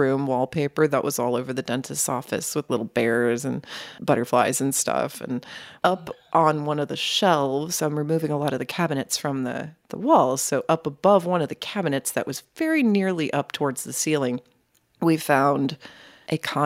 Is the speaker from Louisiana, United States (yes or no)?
no; Tulsa, Oklahoma, United States; accent: Yankee youper; And interestingly enough, I grew up here. You know, I was born in Tulsa, but we were transplants. My mom's from New York and my dad's from Michigan. And so that explains my ridiculous accent.